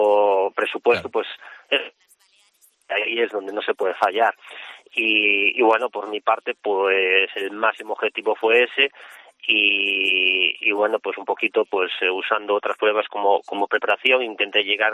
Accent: Galicia, Spain; muy poquitas veces corrí en Galicia y nunca lo había hecho pasando por mi pueblo

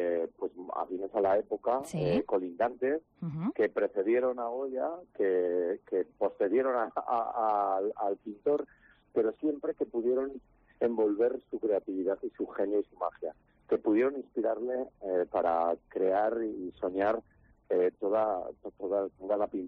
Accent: Aragon, Spain; saben que somos españoles y nosotros llevamos Aragón por bandera y todo el mundo lo sabe

